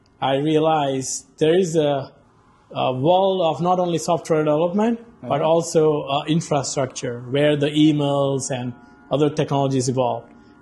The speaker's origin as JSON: {"language": "English", "country": "India", "moved": "as an adult", "lives_now": "Canada", "said": "I'm from India, basically, but I moved to Canada like 10 years ago."}